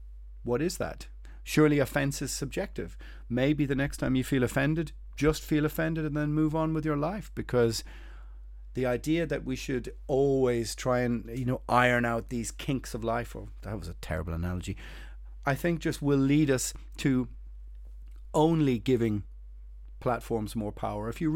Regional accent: Ireland; but I am Irish, so I think I have it within my lived experience to think or of these things, or at least it is part of my cultural historical inheritance

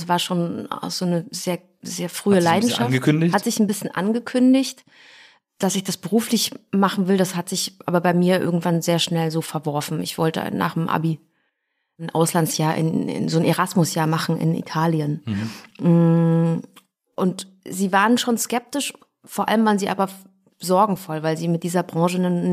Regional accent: Thuringia, Germany; accent: Thuringian; Logisch. Na klar, richtigen Singsang hatte ich noch.

